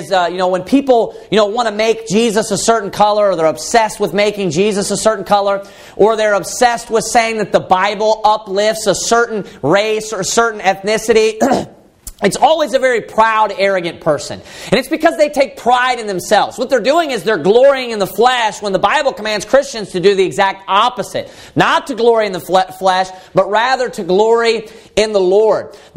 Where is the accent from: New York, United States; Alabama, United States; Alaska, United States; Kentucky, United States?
Kentucky, United States; And I'm from Kentucky, for crying out loud.